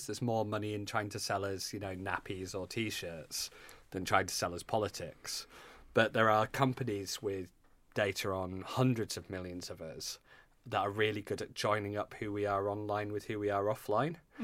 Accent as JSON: {"language": "English", "region": "Yorkshire and the Humber", "country": "United Kingdom", "said": "I'm cheap. I'm from Yorkshire."}